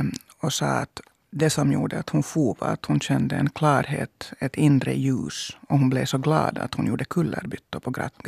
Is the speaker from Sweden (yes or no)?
no; Finland; Så, man blir ju arg så där som liksom finsk medborgare och kvinna.